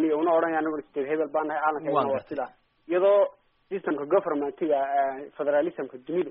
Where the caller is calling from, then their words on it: Uganda; Uganda joogaa.